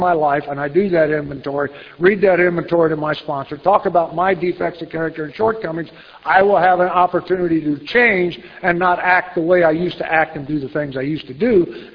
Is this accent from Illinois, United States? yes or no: yes; Danville, Illinois, United States; born there; I was born in Danville, Illinois. I had a great childhood. I played sports.